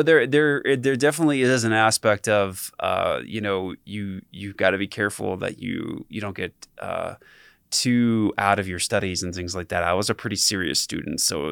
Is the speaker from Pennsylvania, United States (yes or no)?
yes; Pennsylvania, United States; I'm originally from Eastern Pennsylvania, not too far from the Hershey, Pennsylvania area, the so-called sweetest place on earth.